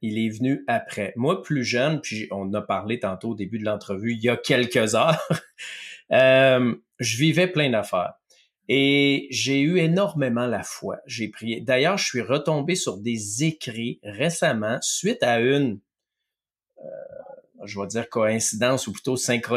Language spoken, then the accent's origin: French; Loretteville, Quebec, Canada; Ah, Loretteville, parce que moi, j'ai grandi à Loretteville.